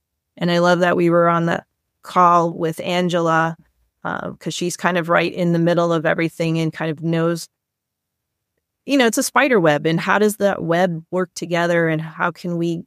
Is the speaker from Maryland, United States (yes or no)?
no; Chicago, Illinois, United States; I'm from originally from Chicago and he's in Chicago. So I reached out and said, hey, I'm a Chicago person.